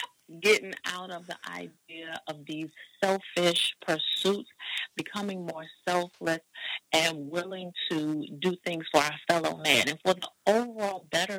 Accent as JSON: {"language": "English", "town": "Augusta", "region": "Georgia", "country": "United States", "also_born_or_lived": "Washington, D.C.", "said": "I am originally from Augusta, Georgia, home of … home of the famous Masters Golf Tournament."}